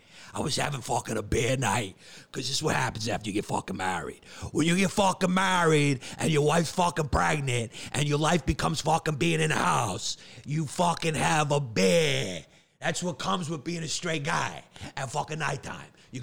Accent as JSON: {"language": "English", "town": "Brooklyn", "region": "New York", "country": "United States", "tie": "born or raised there", "said": "Because I grew up in Brooklyn, and nobody can push out human beings quicker than a young Puerto Rican girl."}